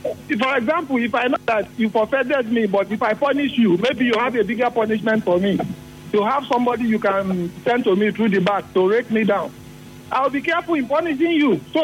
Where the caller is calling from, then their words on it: Port Harcourt, Rivers, Nigeria; I'm calling from Port Harcourt.